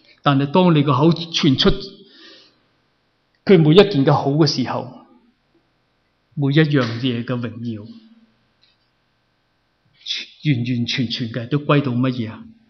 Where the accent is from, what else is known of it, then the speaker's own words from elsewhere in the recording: China; 我们中国人看重平安这两个字，因为平安二字值千金。